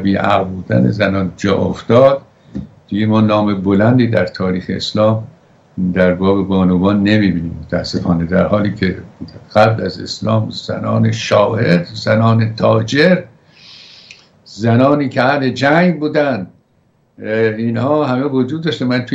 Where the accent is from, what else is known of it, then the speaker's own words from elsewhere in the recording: Iran; ما که ایرانیم و مهد تمدن